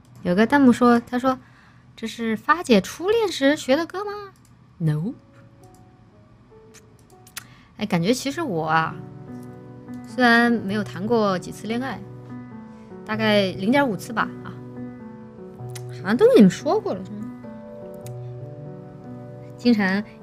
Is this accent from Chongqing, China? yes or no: yes; Chongqing, China; 因为我从小在重庆长大哈。